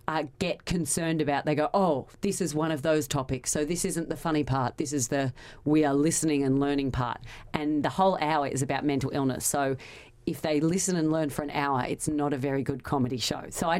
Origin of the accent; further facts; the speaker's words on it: Australia; now in London, United Kingdom; I'm from Australia, but I live in London now.